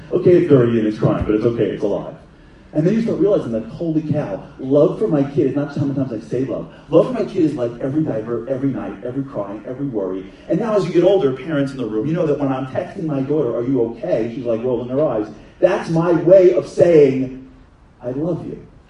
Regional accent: Brooklyn, New York, United States; I'm from Brooklyn. You know what I'm talking about?

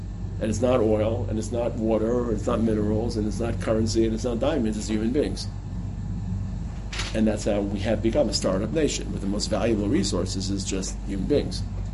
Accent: Teaneck, New Jersey, United States; also born or lived in Queens, New York; I grew up in Teaneck. I grew up in Queens.

